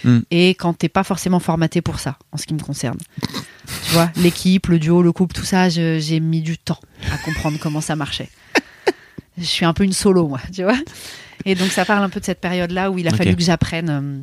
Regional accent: Paris, Île-de-France, France; quand on est là en tant que Parisienne

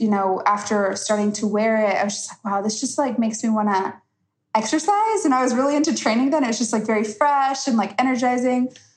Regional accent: United States; Like I am Middle Eastern by background and I was born and raised in the States. My parents were Iraqi immigrants.

